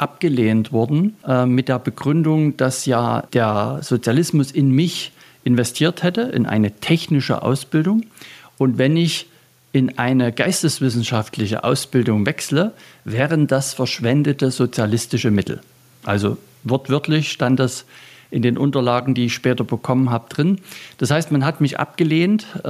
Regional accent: Freiberg, Saxony, Germany; Aufgewachsen in der Försterei, hier in Freiberg, wo der das Wort Nachhaltigkeit herkommt.

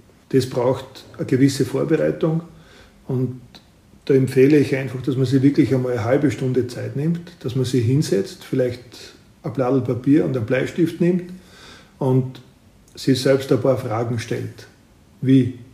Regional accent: Salzburg, Austria; ob man jetzt dann im Frühjahr Marathon in Wien, Linz oder eben bei uns in Salzburg laufen will

